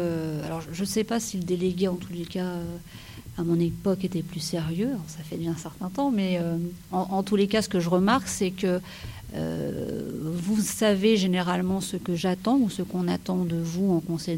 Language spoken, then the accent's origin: French; Troyes, Grand Est, France; Alors je viens de l'aube de la Champagne-Ardenne, de Troyes plus particulièrement.